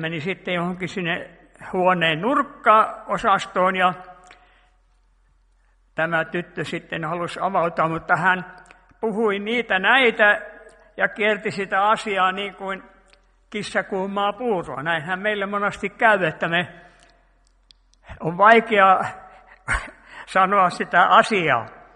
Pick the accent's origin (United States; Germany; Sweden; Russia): Sweden; Kun mä olin pikkupoikana siellä Ruotsissa ja me kerättiin joulukuusia niin kuin keväällä sitten niin kuin Ruotsissa siellä, missä mä olin silloin